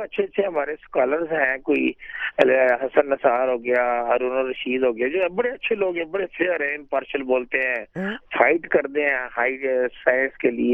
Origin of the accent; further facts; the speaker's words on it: Beer, Khyber Pakhtunkhwa, Pakistan; میری ایج 45 ہے, ابھی تو ایبٹ آباد میں ہوں, لیکن ہری پور ایبٹ آباد کے ساتھ ہمارا آگے گاؤں ہے بیڑ نا. میں جب بچپن وہاں پہ تھا